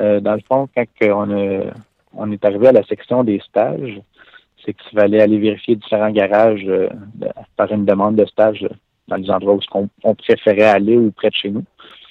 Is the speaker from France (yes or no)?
no; Mont-Laurier, Quebec, Canada; c'est que je suis de Mont-Laurier, qui est près de Maniwaki.